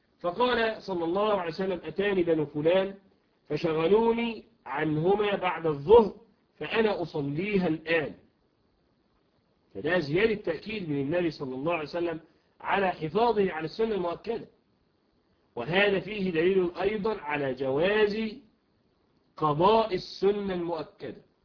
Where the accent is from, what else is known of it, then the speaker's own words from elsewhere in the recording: Egypt; كمثلا الجماعة الذين عندنا في مصر اللي هو الجندي المتطوع. جندي متطوع عندنا يعني تطوع أن يكون جنديا ثابتا في الجيش